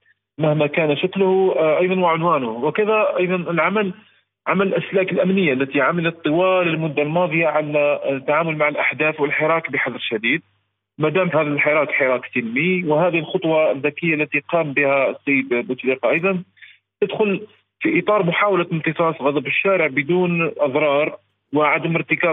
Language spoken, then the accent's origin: Arabic; Algeria; لأنه نعرف نحن كجزائريين أن النظام مصطلح النظام ويقابله مصطلح الفوضى